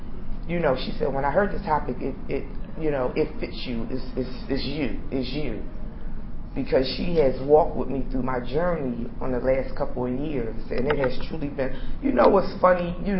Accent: Atlantic City, New Jersey, United States; I'm from Atlantic City, New Jersey.

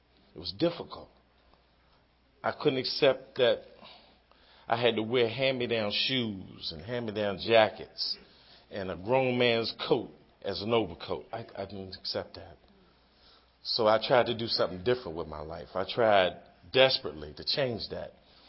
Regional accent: Washington, District of Columbia, United States; as a young child, growing up in Northwest Washington, near 14th and T and 7th and T and 12th and U, where it was a central point for drugs, alcohol, prostitution, pimping, number backing

